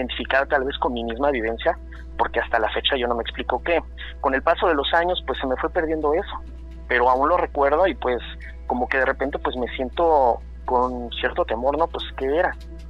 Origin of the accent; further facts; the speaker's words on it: Nezahualcóyotl, State of Mexico, Mexico; now in Veracruz, Mexico; aquí radico actualmente, pero pues yo soy del Estado de México, soy de Ciudad Neza, pero ya radico actualmente aquí en Veracruz.